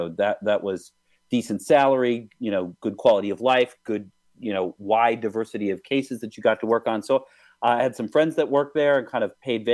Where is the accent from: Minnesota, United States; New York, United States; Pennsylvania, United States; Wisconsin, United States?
Wisconsin, United States; Neenah; born there; I was born in Neenah in the Fox Valley. First year or two of my life was in Oshkosh.